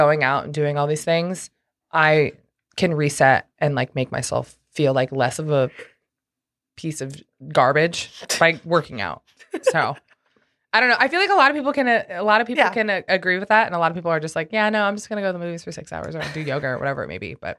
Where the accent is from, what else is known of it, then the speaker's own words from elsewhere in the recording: Granite City, Illinois, United States; most of them are from my hometown, Granite City. Shout out to Granite City.